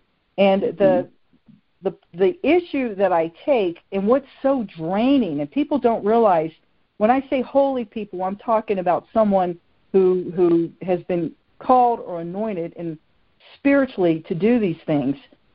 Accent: Virginia, United States; I know you're from Virginia, and of course I grew up in Virginia, so I know you've been to Virginia Beach.

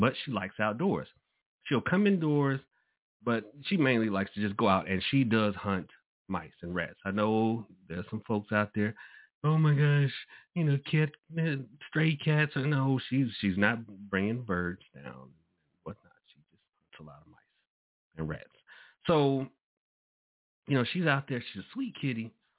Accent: Atlanta, Georgia, United States; I'm from Southwest Atlanta, so I've never felt that I needed to be protected from, like, somebody trying to mug me, rob me.

